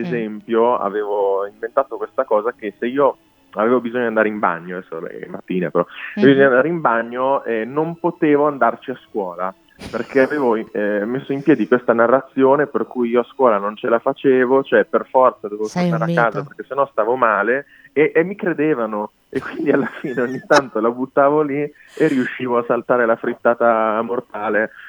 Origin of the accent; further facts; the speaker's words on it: Marche, Italy; also born or lived in Cremona; io sono nato a Cremona, ma ho vissuto da piccolo sempre nelle Marche